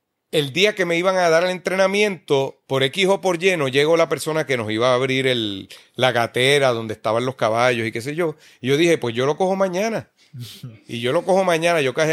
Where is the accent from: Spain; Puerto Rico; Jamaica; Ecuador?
Puerto Rico; El puertorriqueño lleva años con esta pejiguera y este tejemeneje político nuestro, de esta colonia que somos, de los Estados Unidos